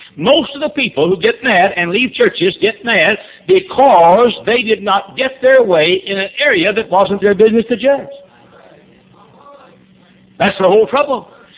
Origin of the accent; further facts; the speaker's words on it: the South, United States; I'm sorry, I'm a Southerner.